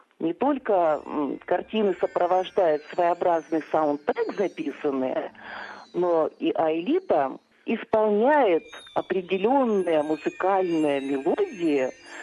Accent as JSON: {"language": "Russian", "region": "Saint Petersburg", "country": "Russia", "said": "приглашение было из Петербурга, и мы сами из Петербурга"}